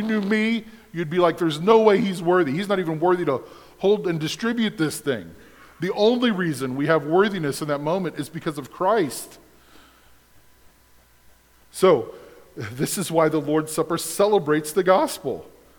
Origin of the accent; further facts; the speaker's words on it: United States; And here's the language is going to, I think, rock our worlds because we're American.